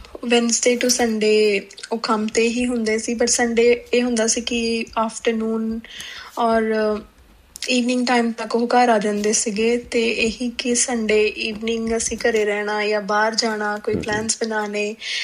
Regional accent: Chandigarh, India; ਮੈਂ ਚੰਡੀਗੜ੍ਹ ਤੋਂ ਬਿਲੋਂਗ ਕਰਦੀ ਹਾਂ।

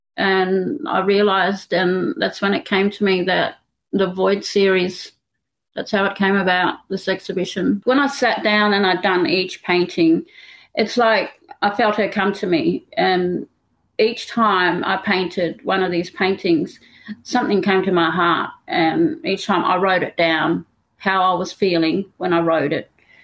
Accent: Roebourne, Western Australia, Australia; I'm in Jubundi and I'm from Roeburn in the Pilbara.

